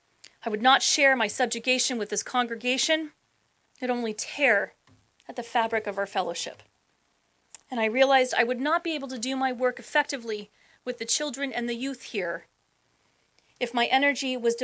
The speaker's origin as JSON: {"language": "English", "region": "California", "country": "United States", "tie": "born or raised there", "said": "The myriad of skin tones that I grew up with in Southern California was gone."}